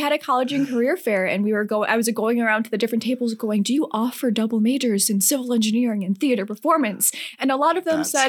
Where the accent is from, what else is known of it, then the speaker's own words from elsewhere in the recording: Rock Falls, Illinois, United States; I'm from Rock Falls, Illinois. Not far from here. I'm only about 45 minutes to an hour. And graduated from Rock Falls High School.